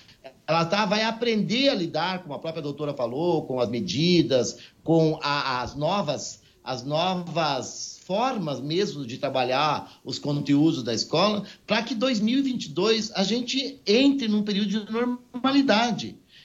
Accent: Paraná, Brazil; o Paraná, que eu estudo muito, porque eu sou do Paraná

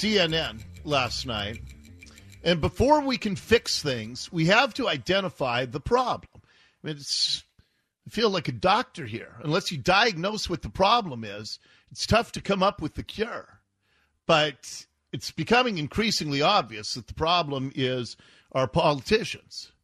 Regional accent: Seattle, Washington, United States; If somebody had told me when I was a kid growing up in Seattle that we were going to be the national emblem of lawlessness

